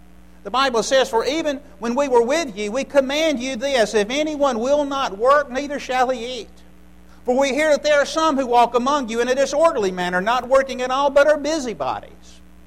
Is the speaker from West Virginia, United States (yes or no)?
no; Birmingham, Alabama, United States; I grew up in the Birmingham area.